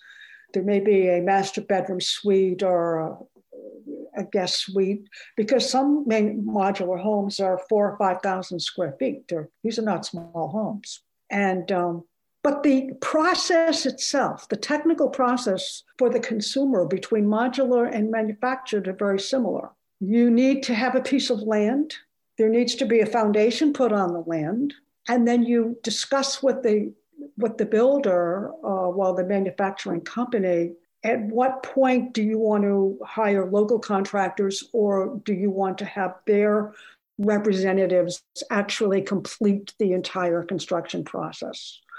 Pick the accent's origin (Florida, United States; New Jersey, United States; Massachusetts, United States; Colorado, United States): Massachusetts, United States; Boston; In my hometown in Boston, a land value could be 40% of the total value of your house.